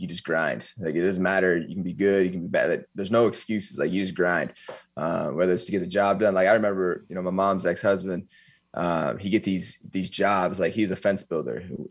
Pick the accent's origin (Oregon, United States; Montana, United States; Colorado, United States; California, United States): Colorado, United States; Eaton; Eaton, Colorado, tiny town.